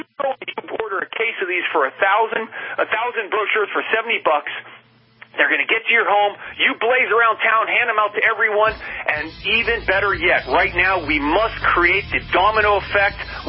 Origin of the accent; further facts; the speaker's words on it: Panama; I grew up in the Canal Zone at the Panama Canal.